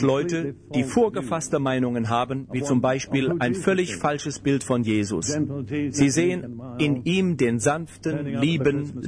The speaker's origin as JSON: {"language": "German", "country": "United Kingdom", "said": "Ich stamme aus Großbritannien. Ich kann euch sagen, dass die Briten auch ihre Vorurteile haben. In meiner Kindheit bekam ich viele davon mit auf den Weg."}